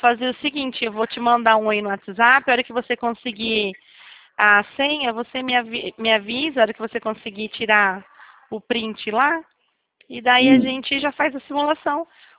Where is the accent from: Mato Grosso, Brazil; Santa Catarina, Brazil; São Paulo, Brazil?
São Paulo, Brazil; Botucatu; Eu sou de Botucatu, aí perto.